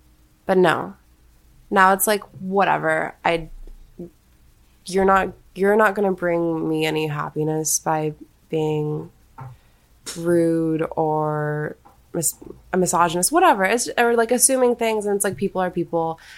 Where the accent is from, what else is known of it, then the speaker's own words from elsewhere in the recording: Kansas, United States; I grew up in Kansas. I didn't grow up in a musical household or anything like that.